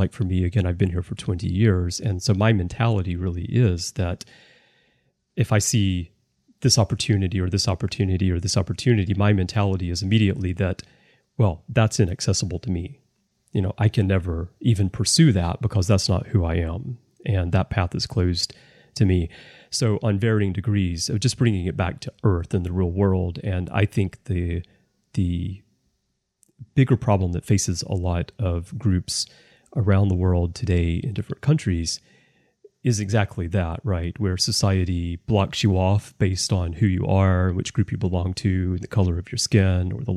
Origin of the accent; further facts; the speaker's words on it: United States; now in Japan; So like for me, I've lived 20 years in Japan. And I'm American, I'm white, and, you know, my Japanese is not the best.